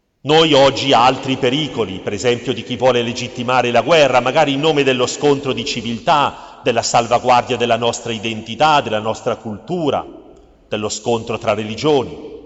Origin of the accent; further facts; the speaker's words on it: Trieste, Friuli-Venezia Giulia, Italy; per me che vengo da Trieste sulla rotta balcanica queste parole hanno un sapore del tutto attuale